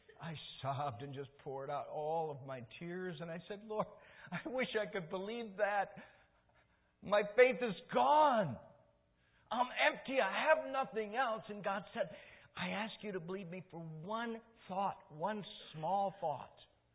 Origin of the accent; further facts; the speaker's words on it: Michigan, United States; But before I did that, I made a trip out to Michigan, to my hometown.